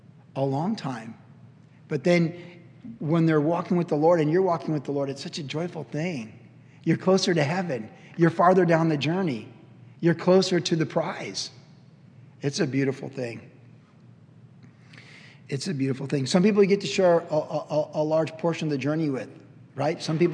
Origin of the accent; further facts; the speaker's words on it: Cleveland, Ohio, United States; And I grew up in Cleveland, so I was a Cleveland Browns fan.